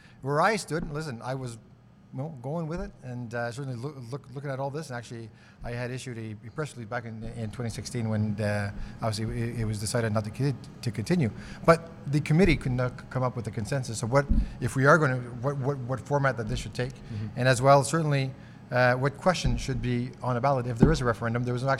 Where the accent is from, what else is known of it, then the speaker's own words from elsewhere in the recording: Kapuskasing, Ontario, Canada; And growing up in Kapuskasing, we had to make sure that our suits were able to have a snowsuit under.